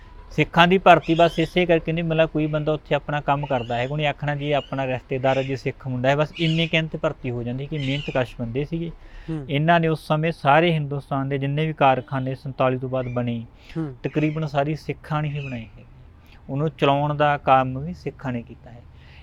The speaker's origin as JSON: {"language": "Punjabi", "region": "Punjab", "country": "India", "said": "ਕਿਹਾ ਜੀ ਅਸੀਂ ਪੰਜਾਬ ਤੋਂ ਆਏ ਹਾਂ"}